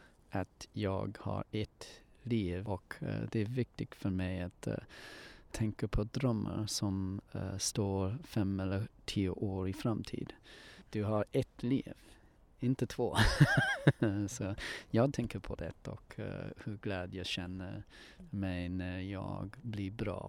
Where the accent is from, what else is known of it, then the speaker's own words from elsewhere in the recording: Georgia, United States; Swedish is a second language; moved away as an adult; now in Sweden; Jag kommer från Georgia i USA. Flyttade här ett jobb faktiskt.